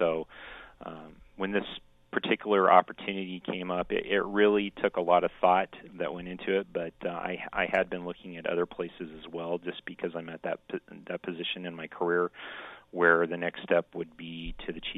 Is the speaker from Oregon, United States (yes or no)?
yes; Medford, Oregon, United States; also born or lived in Southern California; I was born in Southern California, but he was a longtime Oregonian. He came from Chiloquin over in Klamath County. And I have essentially been raised in Jackson County since I was about 3 years old. So I split my childhood between the Upper Rogue and West Medford.